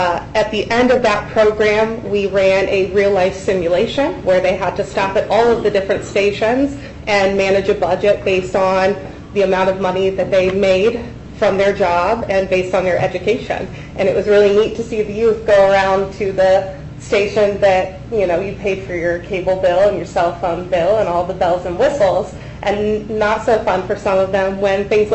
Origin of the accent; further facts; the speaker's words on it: Wooster, Ohio, United States; Born and raised in Worcester, graduated from Worcester High School, and then went to the University of Mount Union and got my degree in psychology.